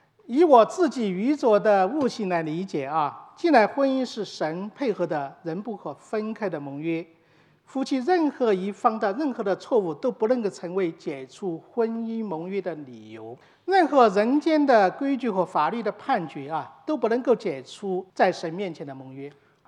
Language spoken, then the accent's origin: Chinese; China; 而我们从中国来的，都是在民政局登记